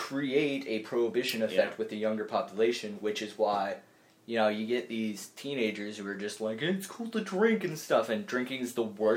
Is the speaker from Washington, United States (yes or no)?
yes; Washington, United States; Or my home state of Washington, one of those states that legalized it, so good for them.